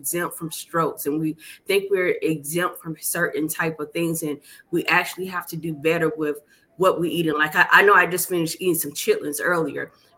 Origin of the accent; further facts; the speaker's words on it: Alabama, United States; I'm from Alabama